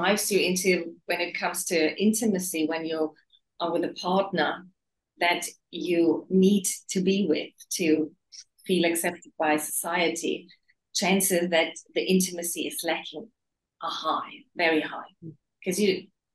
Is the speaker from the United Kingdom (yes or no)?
no; Germany; I know it's growing up in Germany, it was all about your house, your car, your career.